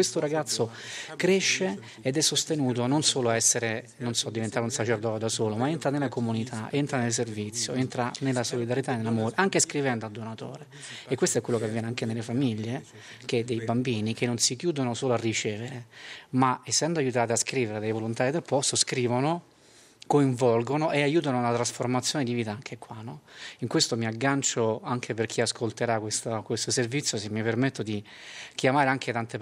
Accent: Kenya; Italian is a second language; now in Italy; Innanzitutto voglio dire che vengo dal Kenya, una delle nazioni africane che di solito è considerata come tra le più ricche.

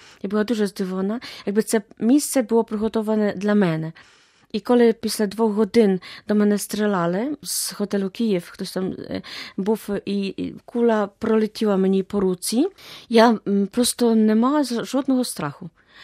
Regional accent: Poland; Ukrainian is a second language; now in Ukraine; І я сама з Польщі, а в Україні 25 років вже живу і працюю.

